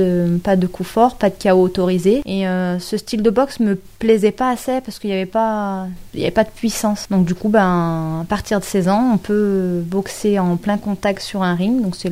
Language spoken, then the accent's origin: French; Bourgoin-Jallieu, Auvergne-Rhône-Alpes, France; born there; Alors je suis née sur Bourgoin-Jallieu